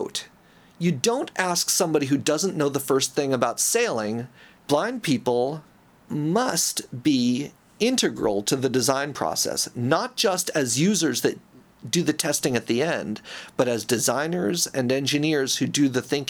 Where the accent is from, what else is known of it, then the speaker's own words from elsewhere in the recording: New York, United States; I grew up in New York. I was a sighted kid until I was almost 5